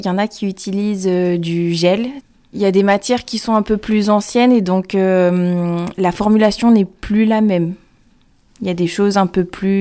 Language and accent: French; Aubenas, Auvergne-Rhône-Alpes, France; Je suis originaire d'Aubenas en Ardèche.